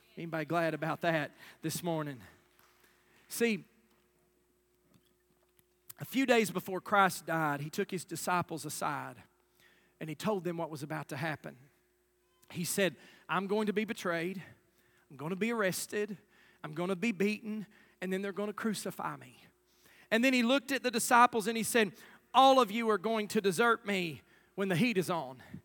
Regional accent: Kentucky, United States; That happens to us when we go on vacation. People say, where are you from? We have to say, Kentucky. And they're like, yep, I knew it.

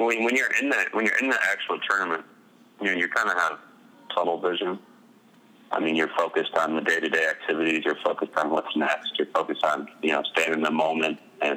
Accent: Petoskey, Michigan, United States; because I came from Petoskey. It was a small town. Everybody's friends. You can trust everybody.

